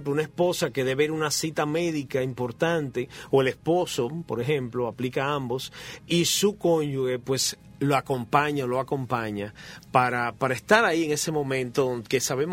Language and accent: Spanish; Santo Domingo, Dominican Republic; now in United States; En aquel entonces nosotros nos mudamos de Santo Domingo a la Florida